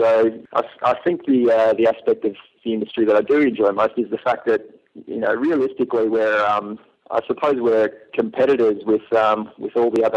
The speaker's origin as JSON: {"language": "English", "town": "Melbourne", "region": "Victoria", "country": "Australia", "said": "I'm from Melbourne, Australia, which is why I have a funny little accent going on. I'm 29 years old, turning 30 in a couple of weeks, actually."}